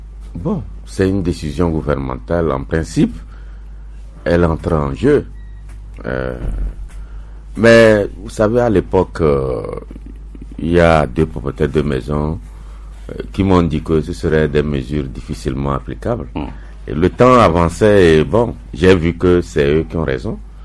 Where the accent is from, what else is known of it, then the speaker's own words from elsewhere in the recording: Togo; Bon, le péché originel chez nous au Togo